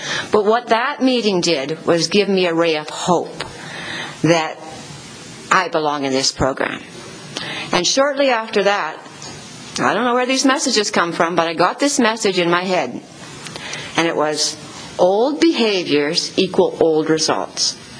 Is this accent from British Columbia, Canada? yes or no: yes; Nelson, British Columbia, Canada; I come from Nelson, British Columbia. It's a town of 10,000 people nestled in some mountains.